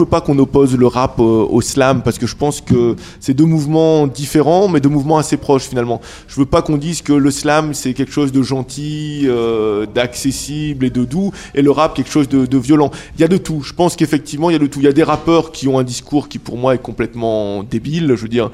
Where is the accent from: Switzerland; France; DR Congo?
France; J'ai des origines guadeloupéennes. J'ai grandi en France